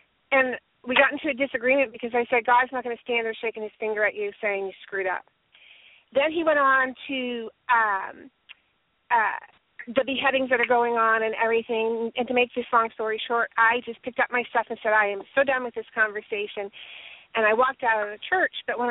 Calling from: Cleveland, Ohio, United States; I'm calling from Cleveland.

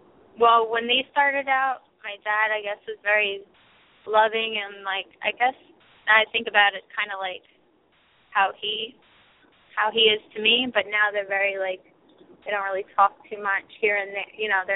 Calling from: Bay Shore, New York, United States; Bayshore.

